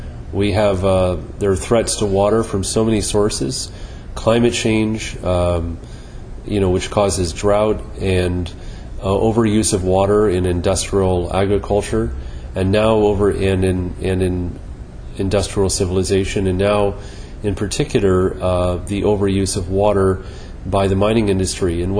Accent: Canada; I think we have a moral responsibility, because we're Canadian citizens, to stop what our government is doing in our name.

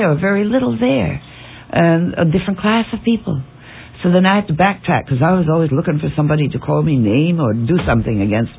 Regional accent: New York, United States; also born or lived in Boston; Born in Boston, Massachusetts, raised upstate New York on a farm, so I do all of those farm things.

